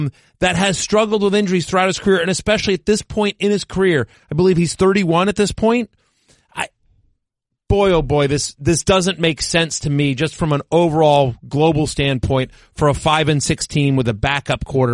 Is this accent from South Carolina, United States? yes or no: no; Texas, United States; I grew up in Texas. I'm 6 foot, 200 pounds.